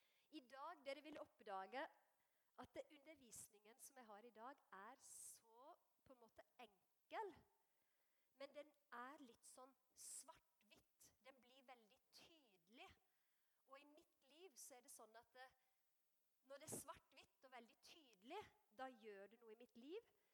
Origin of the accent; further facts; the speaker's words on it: Breim, Vestland, Norway; accent: mixed, partly Telemark; så jeg er fra Feldegårdene i Breim, altså i Birkjelo i Nordfjord, på Birkjelo i Nordfjord. Sogn og Fjordane heter det. Så ekte vestlending, men dialekten ble ødelagt når jeg, egentlig mest ødelagt når jeg bodde på Filippinene